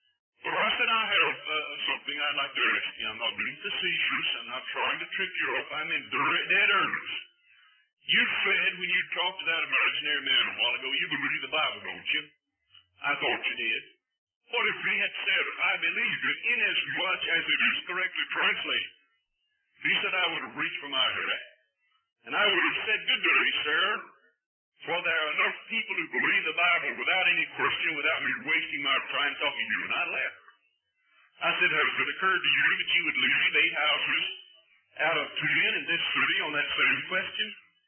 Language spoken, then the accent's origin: English; Oklahoma, United States; I grew up on a farm. And my father, I grew up in Western Oklahoma.